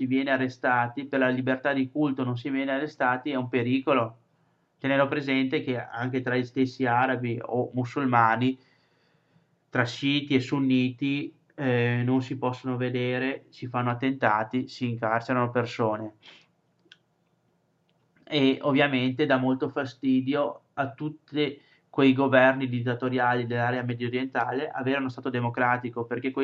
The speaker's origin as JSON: {"language": "Italian", "region": "Veneto", "country": "Italy", "said": "noi come occidentali, come europei e anche noi come veneti."}